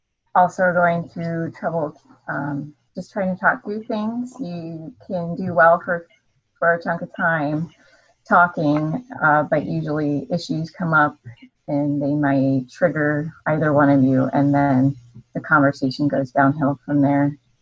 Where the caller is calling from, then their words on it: Ohio, United States; I'm in Ohio.